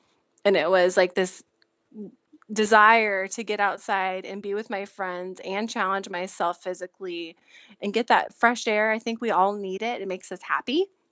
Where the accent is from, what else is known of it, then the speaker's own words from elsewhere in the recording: Washington, United States; Well, I grew up in Eastern Washington. We lived on 11 acres by the river.